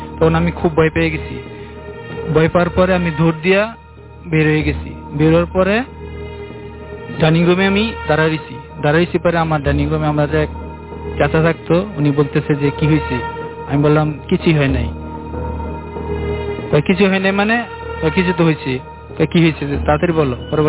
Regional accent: Gazipur, Dhaka Division, Bangladesh; আমি এসেছি কোকাকোলা থেকে, আমার বাড়ি হলো গাজীপুর। আমি আগে একটা ঢাকার একটি জায়গাতে থাকতাম

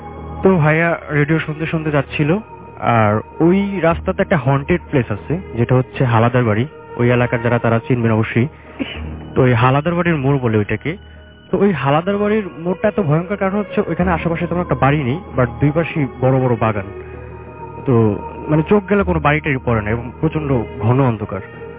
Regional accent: Chhotomanika, Barisal Division, Bangladesh; আমাদের গ্রাম হচ্ছে ভোলা জেলার বোরহানউদ্দিন উপজেলার ছোটমণিকা গ্রামে।

